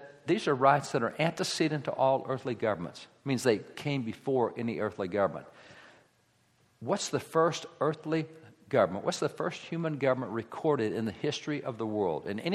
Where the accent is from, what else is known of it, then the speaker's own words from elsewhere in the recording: Texas, United States; As I mentioned, I'm a cowboy from Texas, got the rams, got the cattle, the horses, the sheep